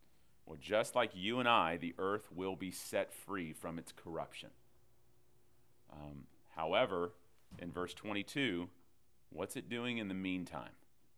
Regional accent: Texas, United States; Oh, yeah, man. I'm from Texas, dude.

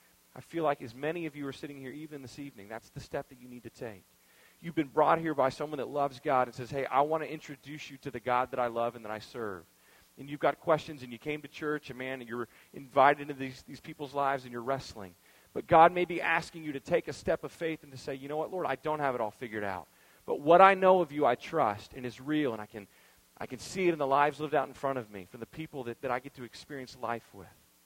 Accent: Texas, United States; and I'm from Texas. We don't have fog like you guys have fog.

